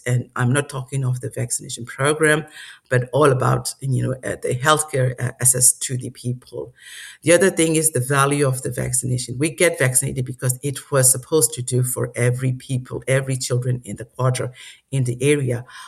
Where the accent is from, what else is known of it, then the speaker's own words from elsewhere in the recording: Yangon, Yangon Region, Myanmar; English is a second language; I was raised in Rangoon, and when we grown up in, we are staying in resident area for the officials, public officials.